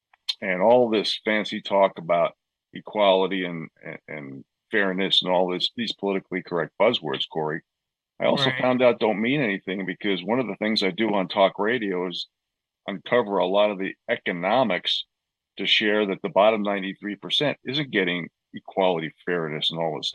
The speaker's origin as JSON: {"language": "English", "region": "New York", "country": "United States", "tie": "born or raised there", "said": "You know, I grew up in New York. I enjoyed New York. I enjoyed the nightclubs."}